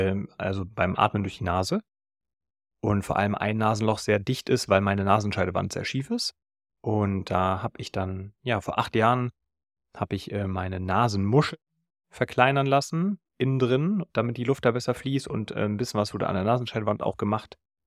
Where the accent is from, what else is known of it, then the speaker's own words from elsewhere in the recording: Frankfurt, Hesse, Germany; auch wenn ich hier in meiner Heimatstadt bin, in Frankfurt, dann ja, gibt es hier keine feste Wohnung